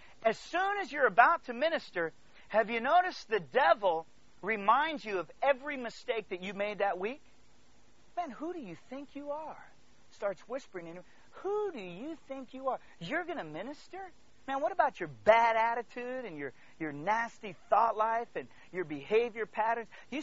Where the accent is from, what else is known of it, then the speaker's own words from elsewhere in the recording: DR Congo; Years ago, I grew up in the Congo in Africa, and I was there ministering, and it was a Saturday, and I had a terrible day.